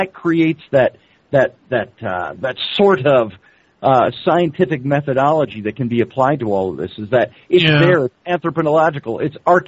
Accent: United Kingdom; because I'm a Welsh Scotsman

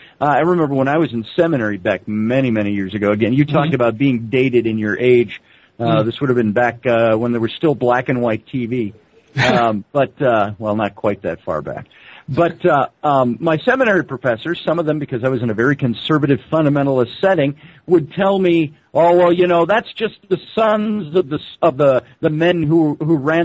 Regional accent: United Kingdom; because I'm a Welsh Scotsman

